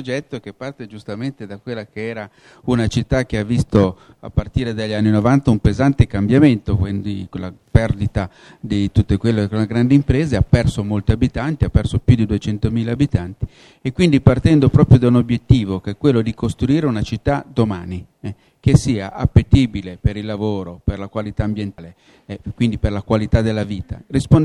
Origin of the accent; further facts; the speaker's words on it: Genoa, Liguria, Italy; perché poi da genovesi guai a non farlo, insomma.